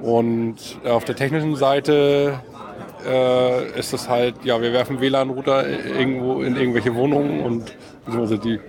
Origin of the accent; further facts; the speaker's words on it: Kiel, Schleswig-Holstein, Germany; Aus Kiel.